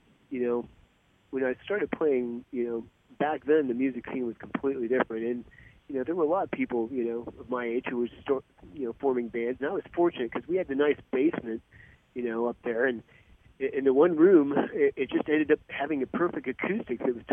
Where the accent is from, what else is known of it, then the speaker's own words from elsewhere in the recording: Warren, Ohio, United States; moved away as an adult; now in Tampa, United States; I'm an exile from Northeast Ohio. Actually, I grew up in the Warren Youngstown Steel District back in the day, so that's where I originally hail from.